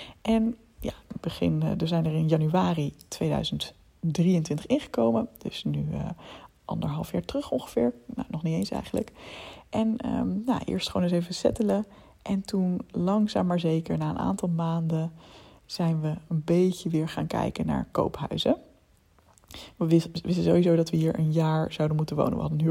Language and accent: Dutch; Leiden, South Holland, Netherlands; also born or lived in Woerden; want ik kwam dus zelf uit Leiden. Alweer dus uit Woerden.